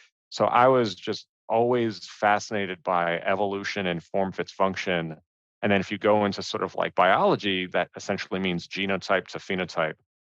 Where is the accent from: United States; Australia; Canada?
United States; New York City, New York; give a shout out to New York, which is where I come from. I grew up in Greenwich Village, which is probably one of the most diverse neighborhoods in, you know, in the city